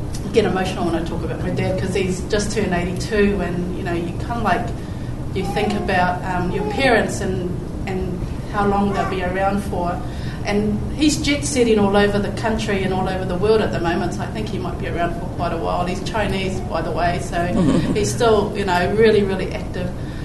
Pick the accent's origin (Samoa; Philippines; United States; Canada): Samoa; I am from Samoa and China. My father's Chinese.